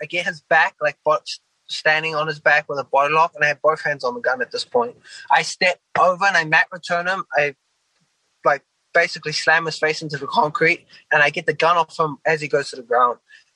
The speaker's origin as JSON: {"language": "English", "country": "New Zealand", "tie": "born or raised there", "said": "I'm originally from New Zealand, so we don't really mess around with handguns. We got rifles. I grew up hunting, but not handguns."}